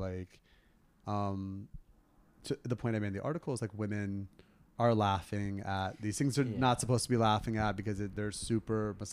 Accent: Florida, United States; now in New York, United States; I've been in New York 17 years. I'm originally from Florida.

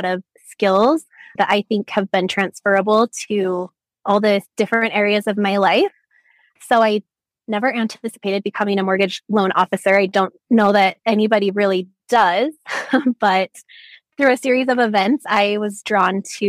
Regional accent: Utah, United States; I am almost 35. I was born and raised in Utah. I am a mom of four kids.

